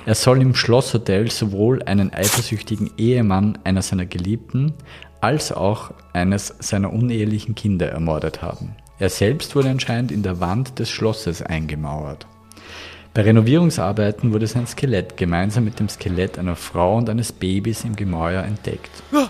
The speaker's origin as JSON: {"language": "German", "region": "Vienna", "country": "Austria"}